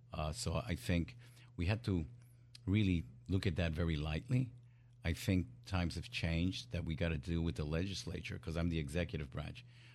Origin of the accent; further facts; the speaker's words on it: New York, United States; I was born and raised in New York, and my family came from Puerto Rico.